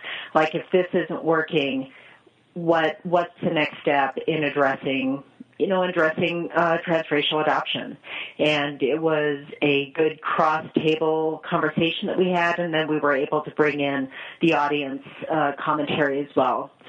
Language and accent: English; Montana, United States; I'm originally from Montana. I was born and raised in Montana.